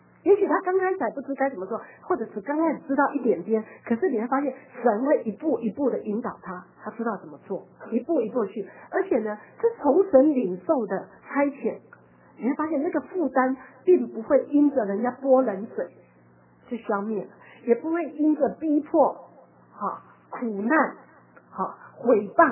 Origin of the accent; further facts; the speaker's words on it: Taiwan; now in Los Angeles, United States; 我从台湾出来的时候